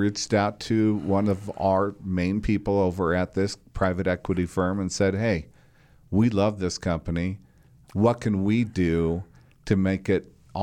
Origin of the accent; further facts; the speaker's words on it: Colorado, United States; I was born and raised in Colorado, and things just started making sense.